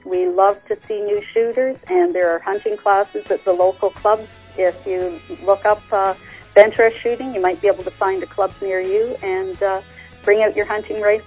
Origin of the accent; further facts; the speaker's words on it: Canada; because we're Canadian, eh?